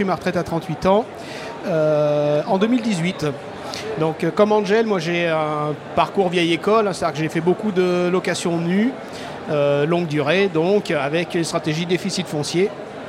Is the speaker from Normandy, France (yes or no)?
no; Limoges, Nouvelle-Aquitaine, France; Alors moi je viens du Limousin, je viens de Limoges.